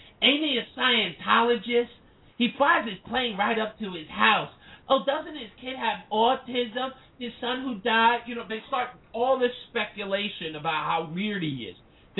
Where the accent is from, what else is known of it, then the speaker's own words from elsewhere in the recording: Iowa, United States; But I said, no, I'm from Iowa. We don't get down like that.